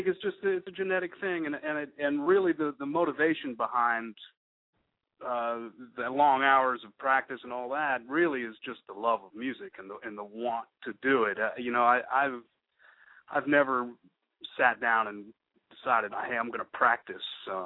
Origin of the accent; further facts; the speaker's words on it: Fairfax, Virginia, United States; No, I grew up in Fairfax, Virginia, outside of D.C.